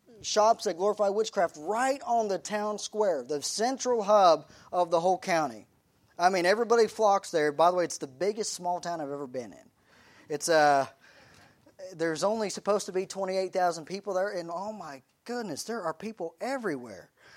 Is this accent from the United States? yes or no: yes; Tulsa, Oklahoma, United States; even though I was raised here in Tulsa, we still took many trips back to Maryland. And my grandparents would take us up to New England.